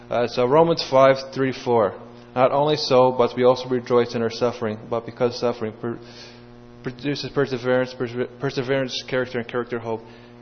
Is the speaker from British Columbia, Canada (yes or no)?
no; London, Ontario, Canada; I grew up in London, Ontario. I was raised Catholic